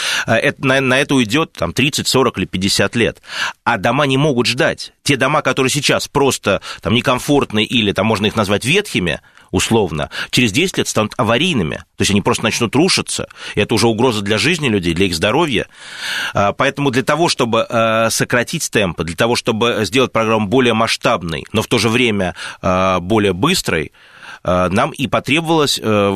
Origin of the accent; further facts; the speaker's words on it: Moscow, Russia; мы, москвичи